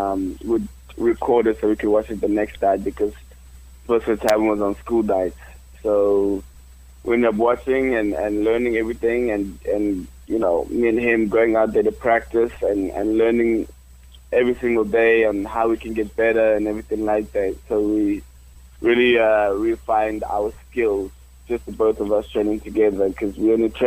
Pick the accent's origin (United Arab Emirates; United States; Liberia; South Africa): South Africa; Limpopo; I'm from South Africa. I was born in a rural area called Limpopo, which is not much going on over there. It's just a village.